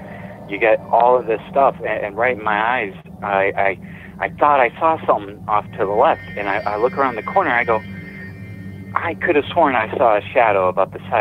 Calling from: Massachusetts, United States; I'm calling from Massachusetts.

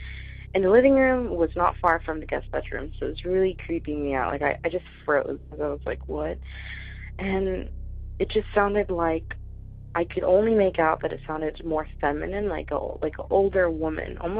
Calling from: Florida, United States; I'm from Florida again.

